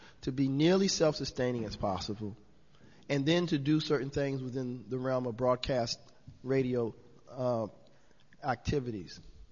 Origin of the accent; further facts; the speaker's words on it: Washington, District of Columbia, United States; from Washington, D.C.